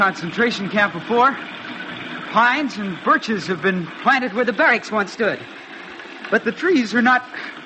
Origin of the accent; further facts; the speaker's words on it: Düsseldorf, North Rhine-Westphalia, Germany; I'm from Düsseldorf.